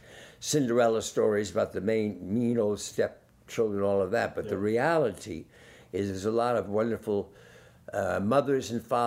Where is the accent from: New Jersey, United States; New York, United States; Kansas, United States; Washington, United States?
New Jersey, United States; New Brunswick; born there; And so I was born in New Brunswick, New Jersey, 1944.